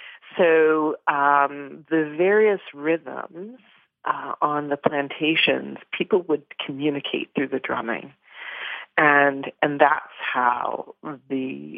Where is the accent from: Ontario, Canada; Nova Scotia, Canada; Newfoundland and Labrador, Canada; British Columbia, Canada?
Ontario, Canada; Toronto; Again, from my beginnings, growing up in Toronto, there was more of a celebration as seeing different roots as a cultural mosaic as opposed to a melting pot.